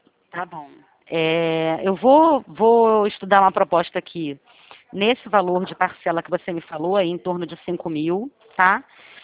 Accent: Presidente Prudente, São Paulo, Brazil; eu sou de Prudente.

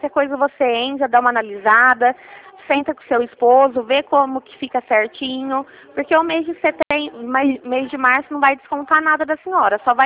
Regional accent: Ribeirão Preto, São Paulo, Brazil; Não, eu sou daqui de Ribeirão Preto, da Central do Consignado.

